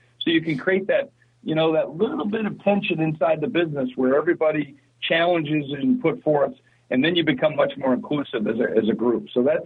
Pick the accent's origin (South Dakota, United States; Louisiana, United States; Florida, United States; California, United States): South Dakota, United States; I'm from South Dakota. You know, we were born with guns.